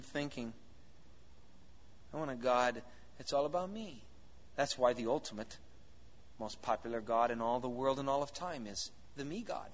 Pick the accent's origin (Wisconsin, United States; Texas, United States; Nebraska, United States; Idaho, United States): Wisconsin, United States; What? A cow? We're from Wisconsin. We're not worshiping no cow. I mean, I've been around cows.